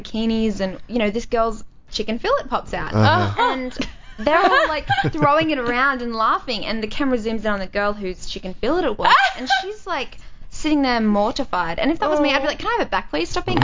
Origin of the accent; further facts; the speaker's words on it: Australia; I don't know. I'm Australian.